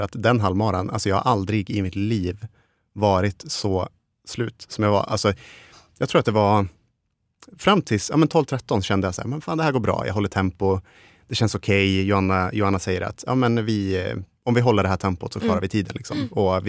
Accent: Sollefteå, Västernorrland County, Sweden; Jag är från Sollefteå.

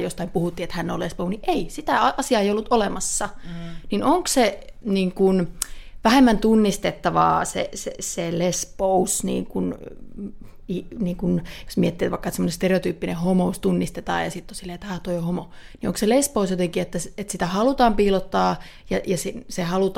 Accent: Mikkeli, South Savo, Finland; mä oon kanssa pikkukaupungista kotoisin Mikkelistä

